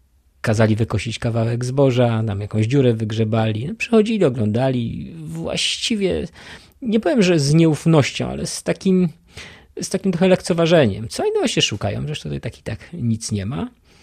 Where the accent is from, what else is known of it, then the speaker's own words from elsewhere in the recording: Masłomęcz, Lublin Voivodeship, Poland; Po pierwsze, to jestem z Masłomęcza